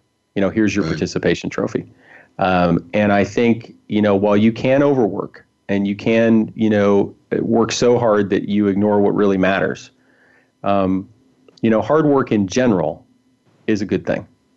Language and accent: English; Chicago, Illinois, United States; I grew up in Chicago, Irish Catholic